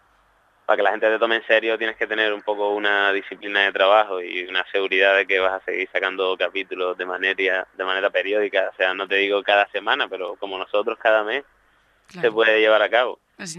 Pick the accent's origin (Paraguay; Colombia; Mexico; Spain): Spain; Las Palmas, Canary Islands; porque yo, que soy de Las Palmas, por ejemplo